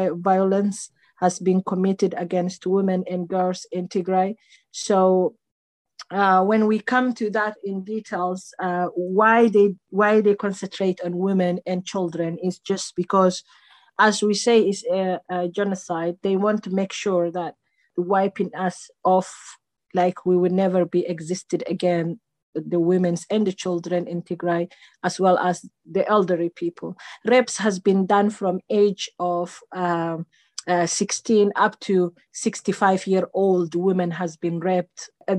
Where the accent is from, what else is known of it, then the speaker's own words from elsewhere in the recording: Eritrea; now in London, United Kingdom; Yes, I am originally from Eritrea.